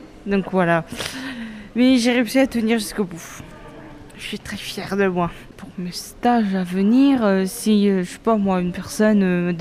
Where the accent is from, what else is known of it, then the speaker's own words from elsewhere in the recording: Mongolia; now in France; Je viens pas de France, je viens de Mongolie. Ça fait 4 ans et demi que je suis ici.